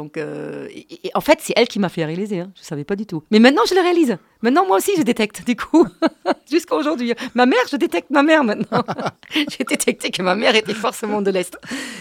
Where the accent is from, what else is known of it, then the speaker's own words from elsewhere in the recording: Germany; accent: German; French is a second language; j'essaye de perdre mon accent allemand en français et j'arrive pas.